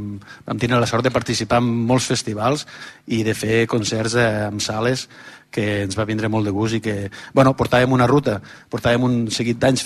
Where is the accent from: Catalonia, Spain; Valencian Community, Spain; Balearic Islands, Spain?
Catalonia, Spain; Falset; tots els músics, exceptuant el saxofonista, el saxotenor, som de Falset